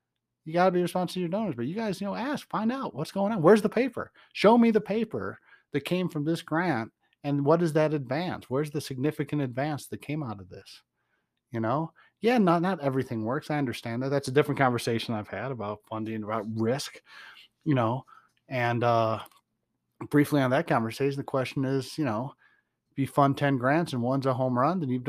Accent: Atlanta, Georgia, United States; accent: redneck; And, yeah, I told you I went to Atlanta. That's where my accent comes from. Reducated redneck is my accent.

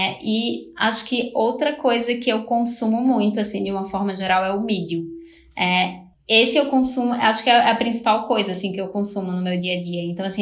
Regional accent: Recife, Pernambuco, Brazil; moved away; Já saí de Recife faz 4 anos, é pouco tempo, mas enfim, tem um impacto aí.

